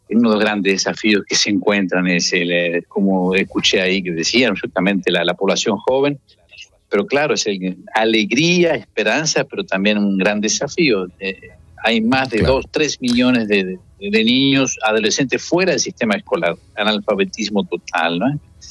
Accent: Uruguay; now in Angola; a Uruguay, Argentina y Brasil les tocó Angola. Y entonces es aquí que fui enviado aquí a esta bendita tierr

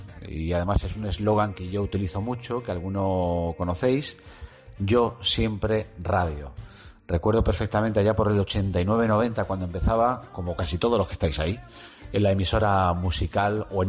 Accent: Linares, Andalusia, Spain; porque yo soy de Linares, donde tres huevos son dos pares

